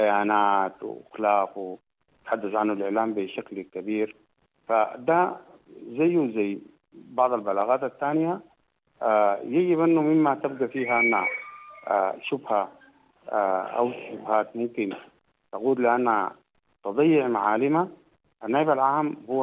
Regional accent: Sudan; نحن كمواطنين سودانيين

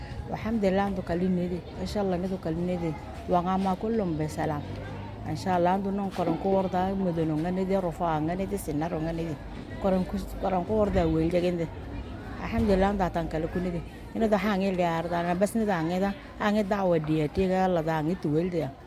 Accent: Sudan; احنا سودانيين

